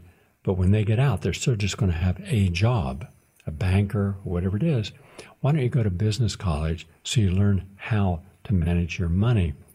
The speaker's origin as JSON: {"language": "English", "region": "West Virginia", "country": "United States", "tie": "born or raised there", "said": "I grew up in West Virginia. I grew up in a small city. The entire county of Wood County only had 40,000 residents."}